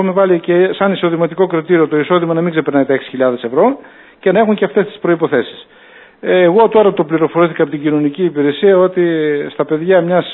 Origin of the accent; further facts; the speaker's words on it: Alexandroupoli, Eastern Macedonia and Thrace, Greece; εγώ παρότι είμαι εδώ από την Αλεξανδρούπολη, παρότι είμαι ζυμωμένος μέσα στην κοινωνία